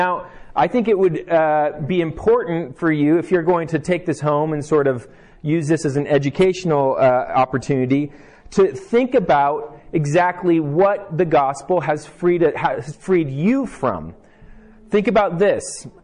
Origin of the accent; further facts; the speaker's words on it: Germany; now in Montana, United States; well, I grew up in Germany